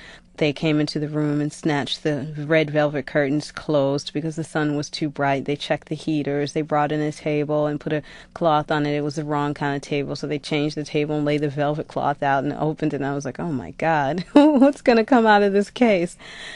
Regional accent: Detroit, Michigan, United States; in growing up in Detroit, classical music is only a part of what I grew up with.

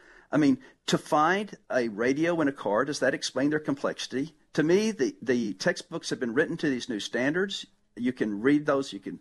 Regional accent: Dallas, Texas, United States; When my wife grew up in Houston, I grew up in Dallas.

